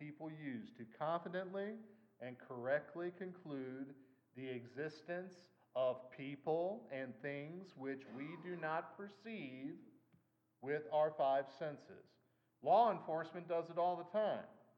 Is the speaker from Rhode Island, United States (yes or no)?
no; Illinois, United States; also born or lived in South Carolina / Georgia; I lived in South Carolina. I lived in Georgia. I would say, I come from Illinois. You know, the land of Lincoln, the guy who won.